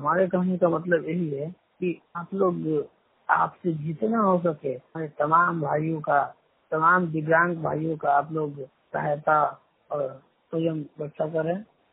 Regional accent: West Champaran, Bihar, India; मैं पश्चिमी चंपारण बिहार से हूँ।

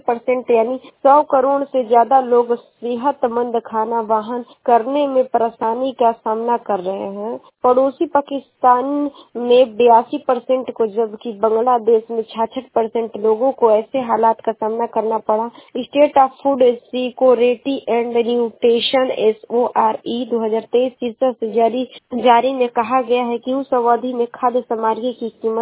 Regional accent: Ballia, Uttar Pradesh, India; और मैं बलिया जिले की निवासी हूँ।

